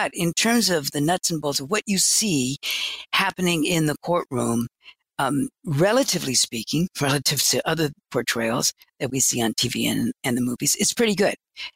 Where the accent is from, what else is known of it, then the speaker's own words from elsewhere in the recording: Oakland, California, United States; I grew up in Oakland when the A's arrived.